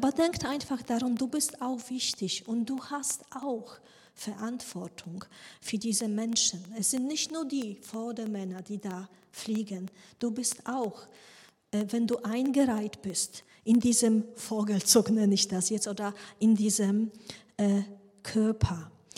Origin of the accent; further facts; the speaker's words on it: Germany; dass ich weiß, dass wir als Deutsche wir das nicht so gerne haben.